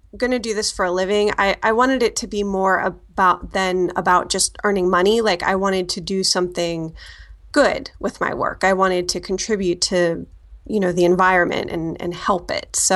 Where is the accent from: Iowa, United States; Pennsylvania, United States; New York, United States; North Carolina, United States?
Pennsylvania, United States; Pittsburgh; also born or lived in Las Vegas / Seattle; Yeah, I'm from the Pittsburgh area. And then I actually, for 10 or 15 years after college, I lived out, you know, in different places. I lived in Las Vegas for a while, and then I lived in Seattle